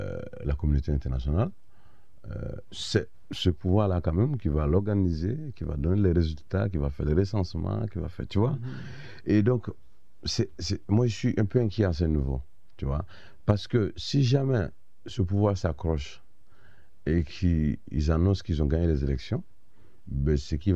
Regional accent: Côte d’Ivoire; moi, en tant qu'Ivoirien, qui connaît la mentalité des Ivoiriens, qui suis né dans ce pays, qui a grandi dans ce pays, qui suis de ce pays, je dirais.

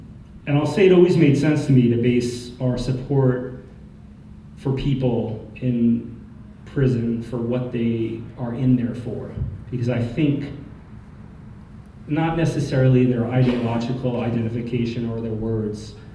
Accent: New York City, New York, United States; I'm from New York City, and I've spent the last 11 years or so caught up in the legal system.

